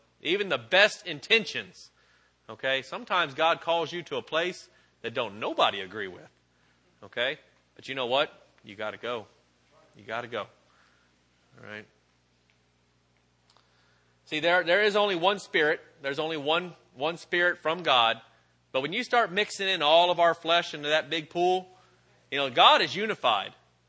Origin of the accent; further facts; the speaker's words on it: Okeechobee, Florida, United States; I grew up here in Okeechobee.